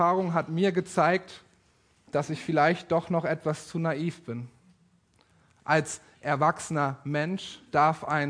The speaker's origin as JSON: {"language": "German", "town": "Leer", "region": "Lower Saxony", "country": "Germany", "tie": "born or raised there", "said": "In der Kreisstadt Leer in Ostfriesland, dort wo ich aufgewachsen bin"}